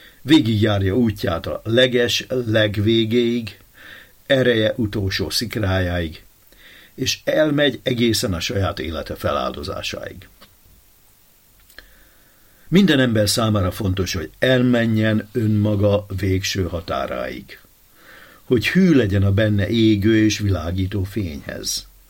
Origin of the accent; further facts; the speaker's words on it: Damascus, Damascus Governorate, Syria; Én ugyanis eredetileg Damaszkuszból származom